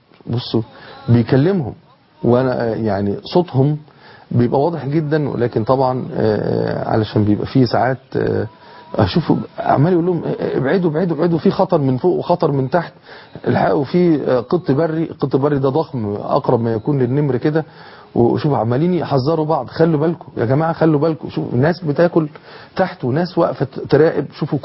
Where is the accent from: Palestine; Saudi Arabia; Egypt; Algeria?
Egypt; ولا عندهم كل الثروات اللي عندنا في مصر